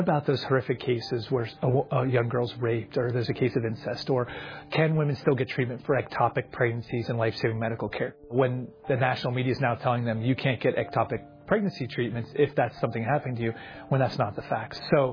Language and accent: English; Pennsylvania, United States; up to about 24 weeks, which is what Pennsylvania, my home state, has.